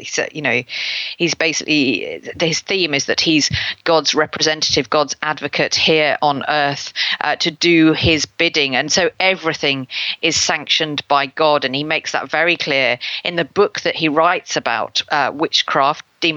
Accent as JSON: {"language": "English", "town": "Lincoln", "region": "East Midlands", "country": "United Kingdom", "tie": "born or raised there", "said": "because they were hanged in Lincoln, and that's my hometown."}